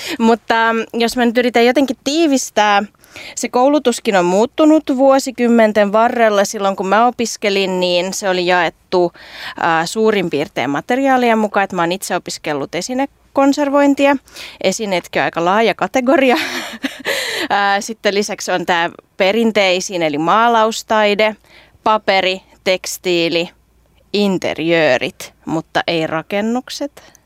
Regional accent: Saint Petersburg, Russia; now in Finland; mä oon asunut lapsena Pietarissa

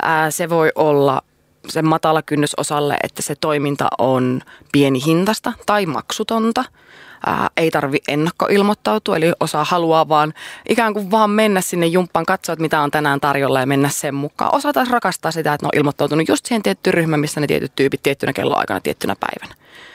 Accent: North Karelia, Finland; accent: North Karelian; niin kuin minun puheesta kuuluu murre, niin minunkin pitää aina miettiä, milloin minä sitä voin puhua, että milloin pitää ohjeita ikään kuin selkeyttää tilanteissa, missä vaikka suomen kieli ei ole vielä ihan niin kovalla tasolla, että ymmärtäisi niin mahtavaa hyvin Pohjois-Karjalan murretta

